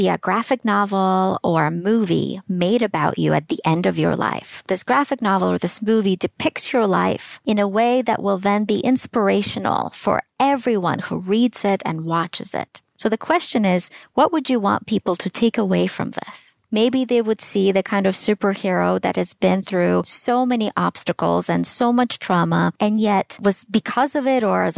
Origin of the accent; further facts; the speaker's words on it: Ukraine; I was born and raised in Ukraine.